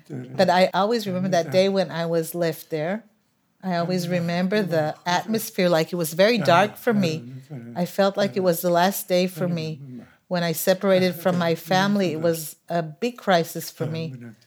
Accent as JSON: {"language": "English", "country": "Israel", "tie": "born or raised there", "said": "my parents were born in America. I grew up in Israel."}